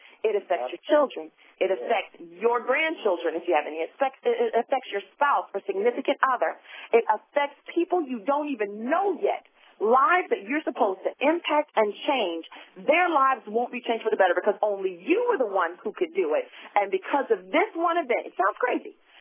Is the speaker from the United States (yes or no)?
yes; the South, United States; Now, I grew up in the South going to church, like, seemed like all the time.